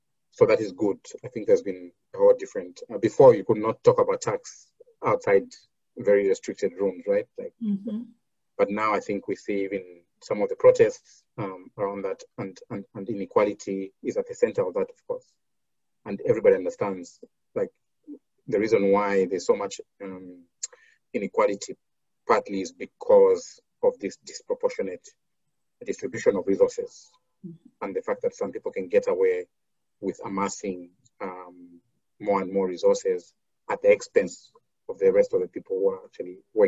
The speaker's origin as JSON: {"language": "English", "country": "Zambia", "tie": "born or raised there", "said": "the country I grew up in, I'm from Zambia"}